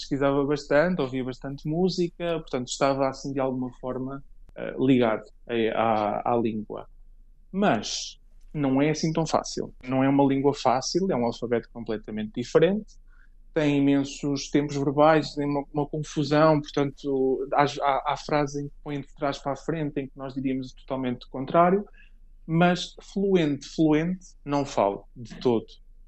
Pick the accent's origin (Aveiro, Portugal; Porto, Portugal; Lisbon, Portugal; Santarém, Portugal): Lisbon, Portugal; Almada; moved away; Sinto falta de Lisboa, porque eu sou de Lisboa, portanto, de Almada, mas portanto, nasci em Lisboa.